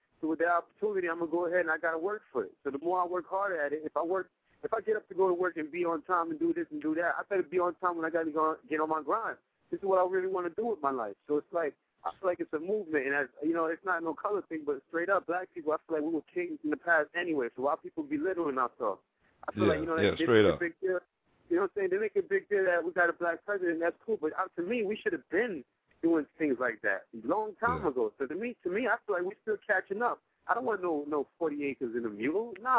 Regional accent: Brooklyn, New York, United States; now in Tampa, United States; Brooklyn. I was born in Brooklyn.

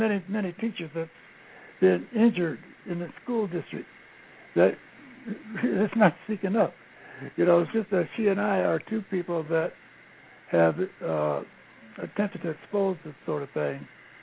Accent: Los Angeles, California, United States; I'm from Los Angeles.

